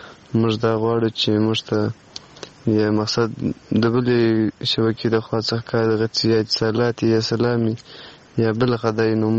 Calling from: Kandahar, Afghanistan; also born or lived in Pakistan; کندهار نه مې تماس نیولی دی. مونږ تازه کړي د پاکستان نه راغلی دی، په کندهار کې یو.

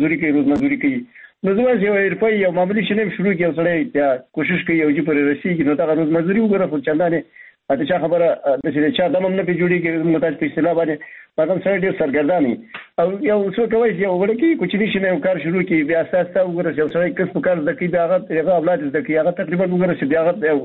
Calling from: Baghlan, Afghanistan; بغلان مې تماس نیول

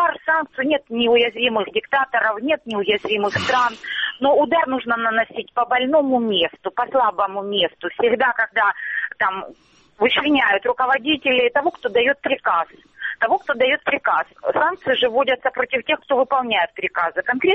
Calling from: Starobilsk, Luhansk Oblast, Ukraine; Луганщина, город Старобельск.

